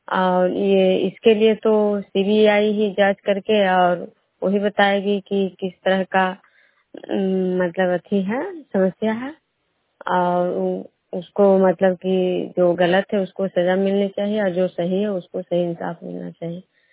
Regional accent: Vishnupur, Bihar, India; मैं विष्णुपुर ग्राम कजरा पंचायत नालंदा जिला नवनसा प्रखंड के निवासी हूँ।

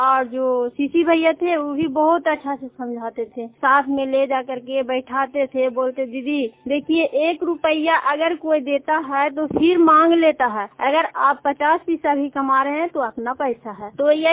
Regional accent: Chero, Bihar, India; कोमल विकास सहायता समूह के सदस्य हूँ और चेरो मेरा गांव है

